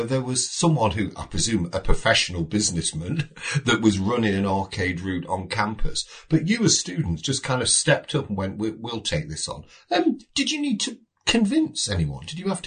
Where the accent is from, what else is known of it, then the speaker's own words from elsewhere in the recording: England, United Kingdom; So, obviously we're English.